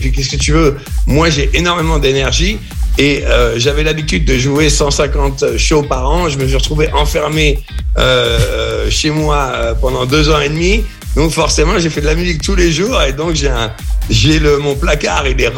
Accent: France; moved away; ça fait beaucoup d'années maintenant que j'ai quitté la France. Et j'adore la France. Ça me manque souvent.

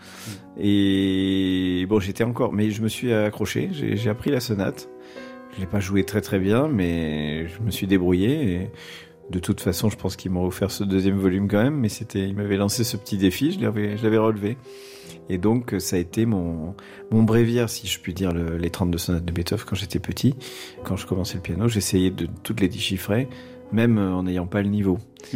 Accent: Toulouse, Occitanie, France; born there; Alors je ne suis pas né dans une famille de musiciens, je suis né à Toulouse

